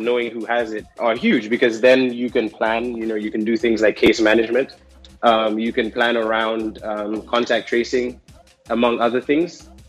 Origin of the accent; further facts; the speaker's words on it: Gambia; I was really proud to say, you know, I'm from the Gambia and this is what happened in our country